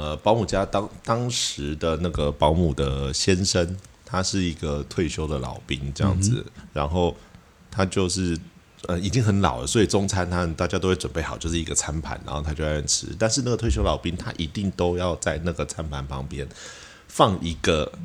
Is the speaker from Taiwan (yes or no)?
yes; Penghu County, Taiwan; 小时候就在澎湖长大，至少长到六七岁啦